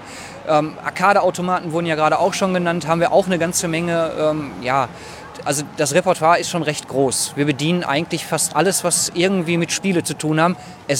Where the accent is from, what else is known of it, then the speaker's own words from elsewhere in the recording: Recklinghausen, North Rhine-Westphalia, Germany; Ich weiß das noch aus meiner Jugend tatsächlich. Also ich komme aus Recklinghausen